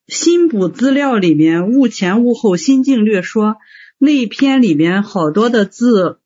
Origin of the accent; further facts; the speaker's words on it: Jinan, Shandong, China; 我是济南的。